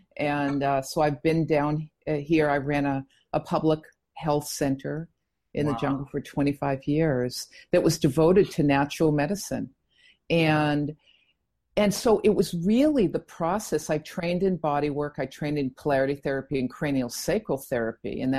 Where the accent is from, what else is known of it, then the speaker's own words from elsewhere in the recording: Boston, Massachusetts, United States; also born or lived in Mexico; And as you can tell, I'm from Boston.